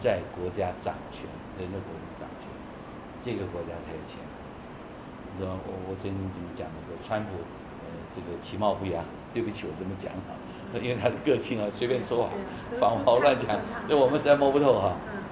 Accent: Taiwan; 我们是1949年从中国大陆到台湾去的，所以严格起来讲，这个很好解释，我是台湾的中国人。

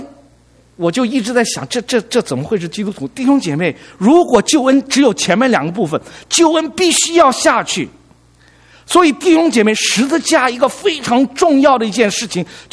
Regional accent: China; now in United States; 我们中国人对不对，来到美国以后，我们入了美国籍了，我们就是美国人了，对不对？你拿着美国护照

